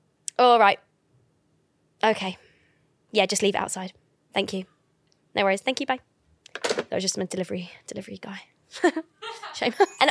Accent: Australia; Yes, I'm Australian.

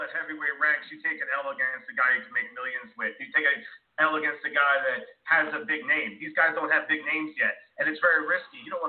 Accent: New Jersey, United States; Bumper, you know, I'm from Jersey. I'm all about the fist bump

